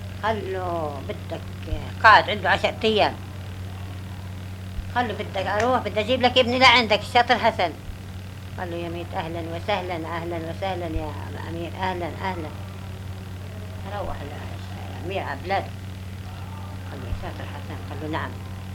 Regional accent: Lubya, Palestine; من لوبيا.

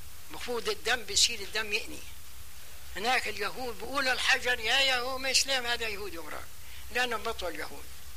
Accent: Palestine; قلت له فلسطين

